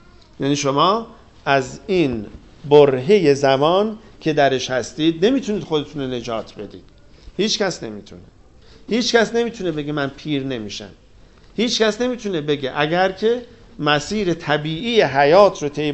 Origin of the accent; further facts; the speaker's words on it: Iran; برای ما که ایرانی هستیم کشور ایران محل سکونت ماست